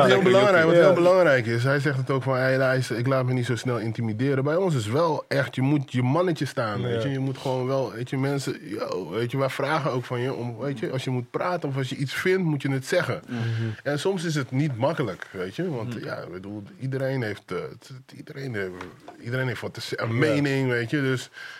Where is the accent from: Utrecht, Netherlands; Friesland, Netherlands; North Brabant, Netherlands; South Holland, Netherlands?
North Brabant, Netherlands; 's-Hertogenbosch; also born or lived in Suriname; Ik kom zelf uit Brabant, weet je. Dus ik ben... ik kom zelf uit Brabant, weet je. Ik ben in Suriname geboren, maar ik kom uit Den Bosch.